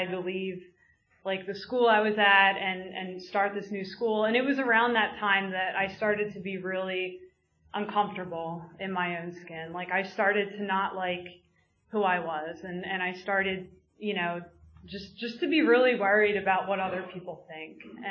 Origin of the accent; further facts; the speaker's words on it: Philadelphia, Pennsylvania, United States; I grew up in Northeast Philadelphia. I've actually never lived outside of Philadelphia